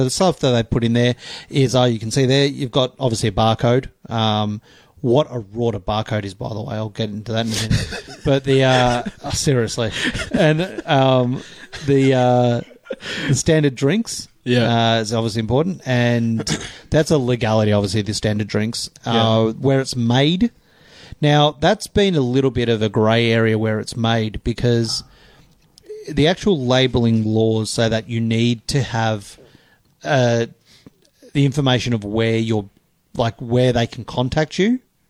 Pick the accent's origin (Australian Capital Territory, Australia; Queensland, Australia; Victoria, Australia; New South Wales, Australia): Victoria, Australia; Geelong; We're from Geelong.